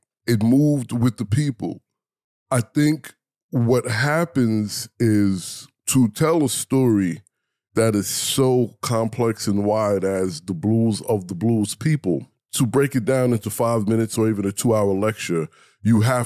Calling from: Kentucky, United States; I'm well, and I'm saying hello from Kentucky in the USA.

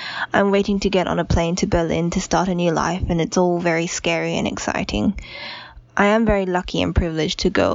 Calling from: Australia; and I'm from Australia

